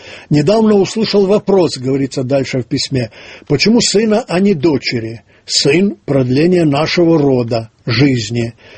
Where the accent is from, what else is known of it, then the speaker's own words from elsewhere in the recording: Crimea, Ukraine; Я родом из Крыма, прадед крепостной с Полтавщины, воевал крымскую и остался в Крыму. В роду моем, как и у многих крымчан, и греки, и белорусы, и русские, и даже нагайцы.